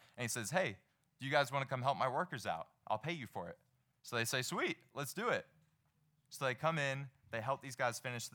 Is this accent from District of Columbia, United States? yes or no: yes; Washington, District of Columbia, United States; I grew up in Washington, D.C., and I went to the school called Robinson, and four middle schoolers started this group called Robinson Christian Fellowship.